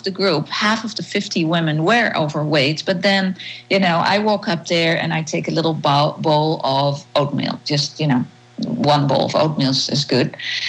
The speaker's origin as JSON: {"language": "English", "country": "Netherlands", "second_language": "English", "moved": "as an adult", "lives_now": "United States", "said": "You know, it's I'm from Europe. And I lived for 40 years in Europe, and it's a fact that it's different there."}